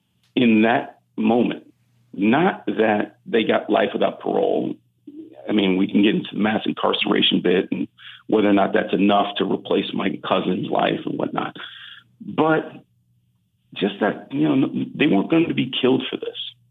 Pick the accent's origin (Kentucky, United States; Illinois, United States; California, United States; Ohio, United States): Ohio, United States; Cleveland; And we're from Cleveland.